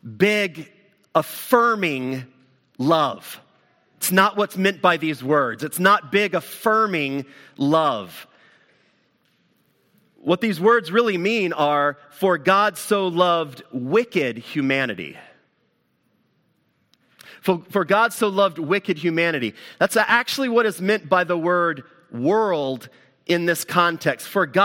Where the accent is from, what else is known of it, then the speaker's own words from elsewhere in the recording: Southeast, United States; Growing up in the South, or in and out of the Southeast, you'd even see billboards at time that just had the reference, John 3:16.